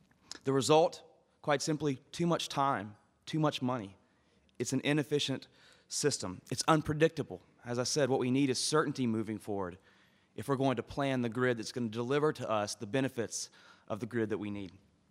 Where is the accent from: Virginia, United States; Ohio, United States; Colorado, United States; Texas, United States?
Texas, United States; Austin; a black suit would not go over well today in my hometown of Austin, Texas.